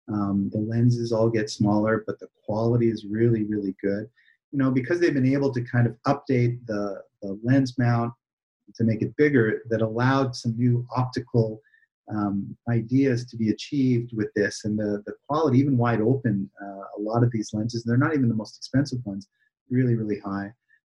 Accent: Canada; I'm Canadian. I can't take that out of me.

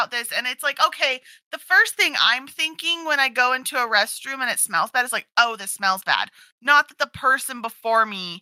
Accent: United States; And I was like, wait, I'm American, I don't understand.

